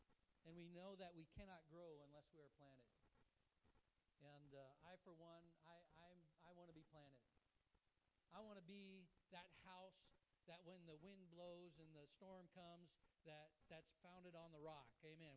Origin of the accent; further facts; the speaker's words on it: Kodiak, Alaska, United States; And I grew up in Kodiak in small churches.